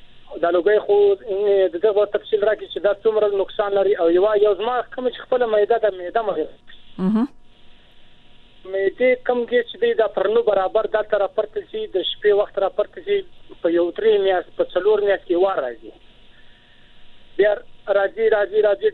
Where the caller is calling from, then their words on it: Balochistan, Pakistan; د پاکستان بلوچستان ضلع جو کلمې بازار ز خبرې کوم.